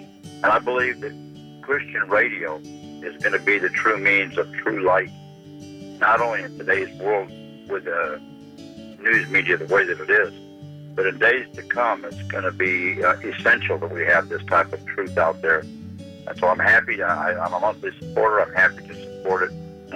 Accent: Conroe, Texas, United States; I'm from Conroe, Texas.

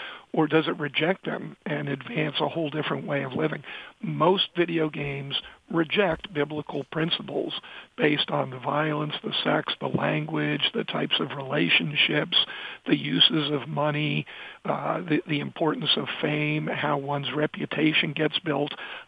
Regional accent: New York City, New York, United States; I'm from Manhattan, and, you know, in New York we have an expression

